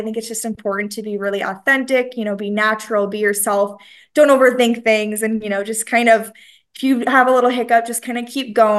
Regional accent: Hutchinson, Minnesota, United States; now in South Dakota, United States; I am from Minnesota, Hutchinson, Minnesota, if anyone's familiar.

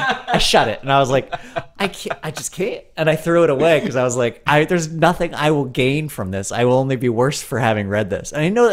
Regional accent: Colorado, United States; I went home to Colorado. Speaking of small towns, I went home to my hometown of, well, when I grew up there, it was 8,000 people.

